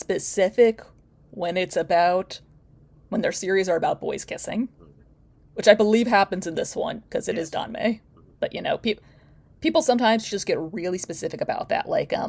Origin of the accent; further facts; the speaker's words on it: United States; It is, as an American, I say this is an especially unhinged level of unhingement.